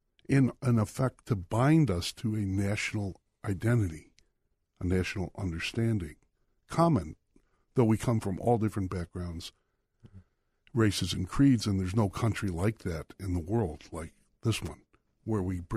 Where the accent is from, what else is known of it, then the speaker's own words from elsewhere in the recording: United States; born there; I said, no, Daddy. I wasn't born in the village like you. I was born in America, and we play with our helmets.